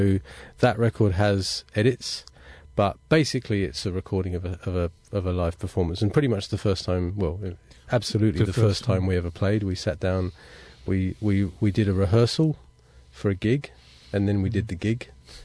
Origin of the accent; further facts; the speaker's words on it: London, United Kingdom; also born or lived in Melbourne; now in Sydney, Australia; I'm from London and I've lived in Australia since 2008, first in Melbourne, and then I moved to Sydney in 2011